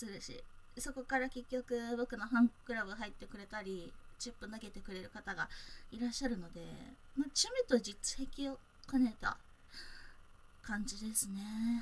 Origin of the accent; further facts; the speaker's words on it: South Kanto, Japan; 出身は南関東です。